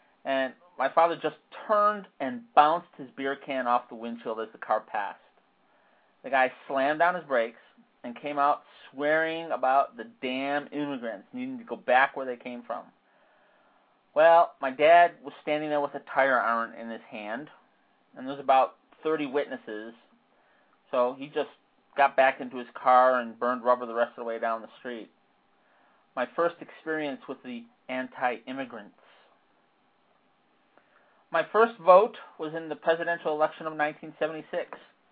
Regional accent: Chicago, Illinois, United States; I was born and raised in Chicago about 2 months later.

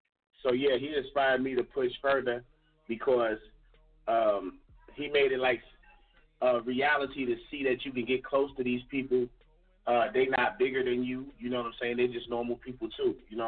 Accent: New York, United States; Well, see, I'm originally from New York, so I was already, you know what I'm saying, was already in, like, into music myself.

